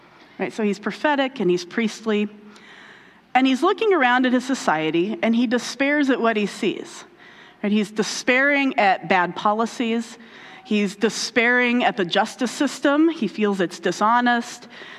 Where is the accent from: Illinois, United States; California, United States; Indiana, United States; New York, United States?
Indiana, United States; And actually, one of her old neighbors attended my church growing up in Indiana.